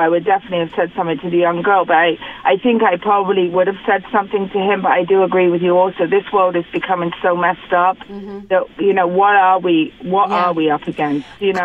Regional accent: England, United Kingdom; now in United States; I grew up in England

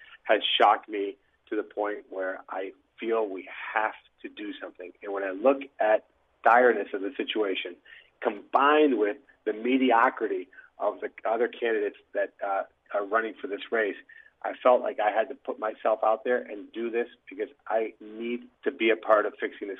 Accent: Florida, United States; also born or lived in Colombia; When I was growing up in South Florida and I'd come from Colombia, we'd go back a lot because obviously we had a lot of family there.

